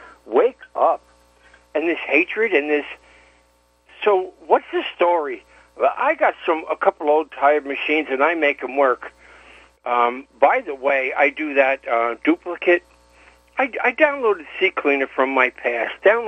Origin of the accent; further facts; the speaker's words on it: New York, United States; You guys, I'm from Suffolk County